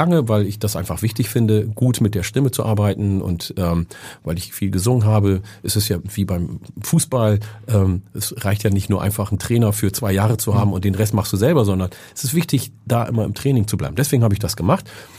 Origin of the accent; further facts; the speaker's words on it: Oromia, Ethiopia; Meine Heimat Oromia ist der Ursprung des Kaffees.